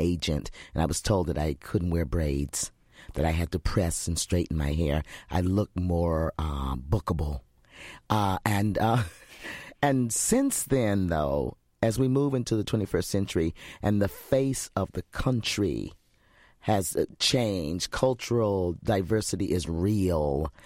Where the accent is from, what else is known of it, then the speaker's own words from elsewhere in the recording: United States; which we as American women, you know, unless you're a scholar, you don't know.